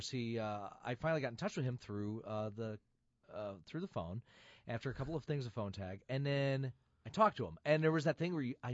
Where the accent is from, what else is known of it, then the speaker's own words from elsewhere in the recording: Flint, Michigan, United States; Now for me, I grew up in Flint, Michigan.